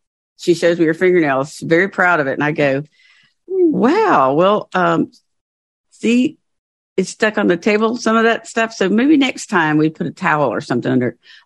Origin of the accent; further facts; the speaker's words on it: Georgia, United States; And I'm from Georgia, so I don't always speak the King's English.